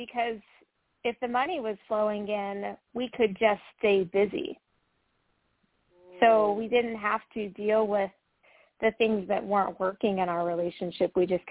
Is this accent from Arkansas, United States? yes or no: no; Las Vegas, Nevada, United States; I'm born and raised in Las Vegas, and he was as well